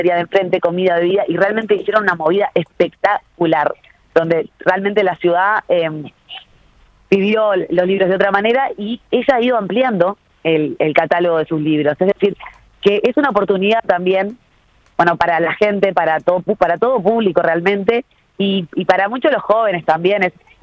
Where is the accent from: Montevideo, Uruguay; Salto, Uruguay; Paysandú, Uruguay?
Paysandú, Uruguay; tiene una librería en Paysandú, mi ciudad natal